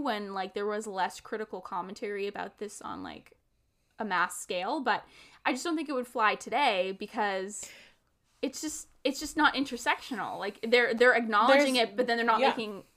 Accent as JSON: {"language": "English", "country": "Canada", "said": "we're both Canadian."}